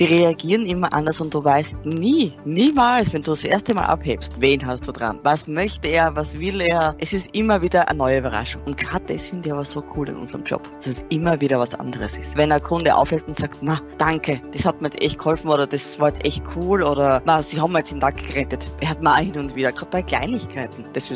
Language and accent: German; Vienna, Austria; ich bin aus Wien